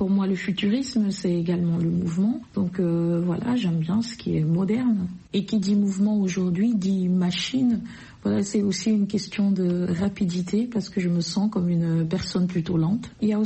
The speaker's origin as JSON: {"language": "French", "region": "Anglophone Cameroon", "country": "Cameroon", "tie": "born or raised there", "said": "Même si j'ai grandi au Cameroun, par exemple, dans un contexte plutôt bilingue, tantôt anglophone, tantôt francophone, ou très souvent francophone, mais je suis originaire de la partie du Cameroun anglophone."}